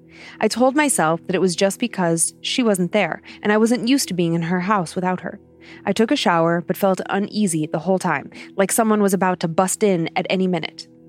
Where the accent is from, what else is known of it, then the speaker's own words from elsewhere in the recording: Texas, United States; I'm from South Central Texas, and I'm a non-denominational Christian.